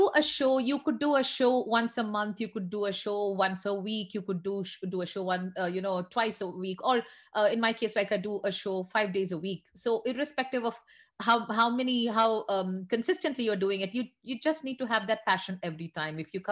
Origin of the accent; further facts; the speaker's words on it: India; I grew up in India, for instance.